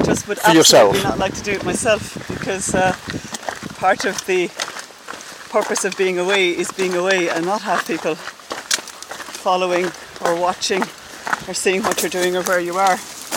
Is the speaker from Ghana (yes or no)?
no; Ireland; I'm from Ireland.